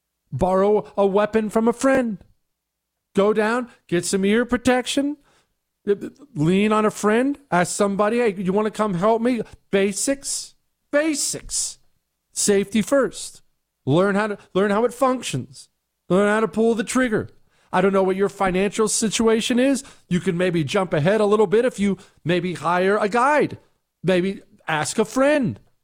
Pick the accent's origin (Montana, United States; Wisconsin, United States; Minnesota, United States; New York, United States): Montana, United States; I was raised in Montana. I was raised on that stuff.